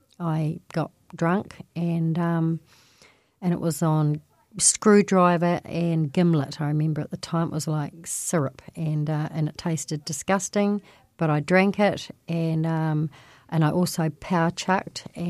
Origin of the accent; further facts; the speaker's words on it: Dunedin, Otago, New Zealand; I was brought up here in Dunedin, New Zealand